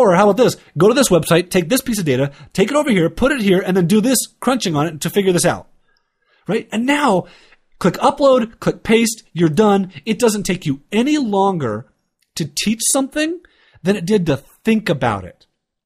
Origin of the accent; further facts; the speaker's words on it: United States; I keep saying American because I'm American